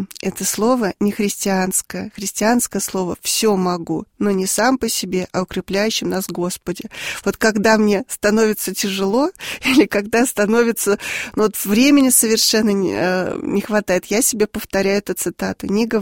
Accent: Moscow, Russia; now in Ryazhsk, Russia; я сама выросла в Москве, и вот меня уже на майских праздниках сдавали бабушки в Рязанскую область, в деревню, и привозили 31 августа.

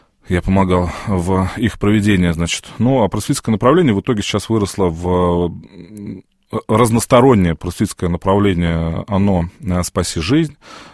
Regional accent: Nizhny Novgorod, Nizhny Novgorod Oblast, Russia; так получилось то, что я сам из Нижнего Новгорода

